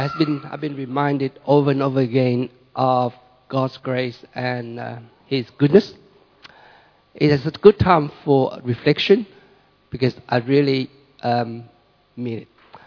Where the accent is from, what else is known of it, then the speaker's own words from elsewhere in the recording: Vietnam; moved away as an adult; Growing up in Vietnam as a little boy, we, as my generation of people, were so used to with wars that we didn't think about it.